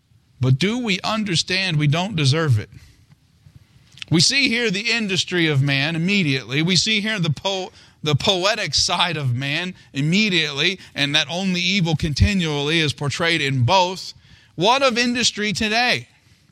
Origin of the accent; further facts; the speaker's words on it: Ohio, United States; But I'm from Ohio. Where's Pete Rose?